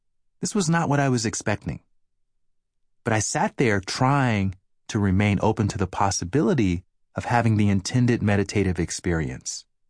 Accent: Alabama, United States; Could it have been all the fast food and soda pop I consumed while growing up in Alabama?

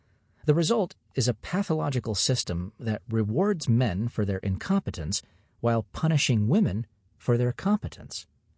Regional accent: Argentina; Growing up in Argentina also nurtured my interest in leadership, especially the problematic type.

